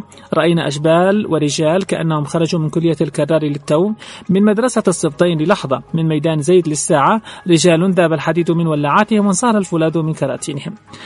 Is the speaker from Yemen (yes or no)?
yes; Yemen; أشعر بالفخر كيمني وأنا أقرأ صنع في اليمن